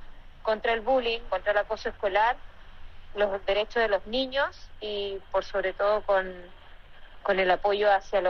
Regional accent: Chile; Yo soy representante de Chile, de acá de Chile vamos

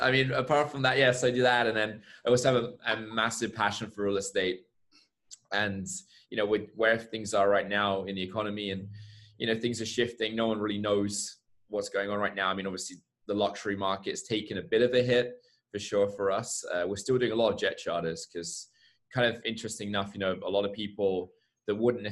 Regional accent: England, United Kingdom; moved away as an adult; also born or lived in Germany / Mexico; So in case you can't tell from my accent, I'm from the UK. I grew up in England for the first 20 years of my life. My entire family still actually lives in the UK. When I was 20, I left England. I moved to Germany.

